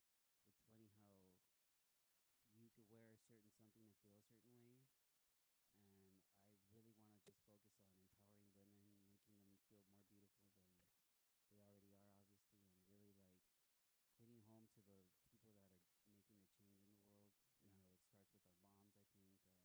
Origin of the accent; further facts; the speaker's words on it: Los Angeles, California, United States; Like, I grew up here in South Central, so, I mean, it really hits home, you know.